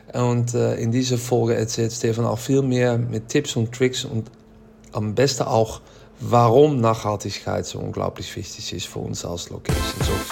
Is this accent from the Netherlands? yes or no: yes; Netherlands; German is a second language; man hört das man vielleicht ein bisschen na. Ja, ich weiß, ich bin Holländer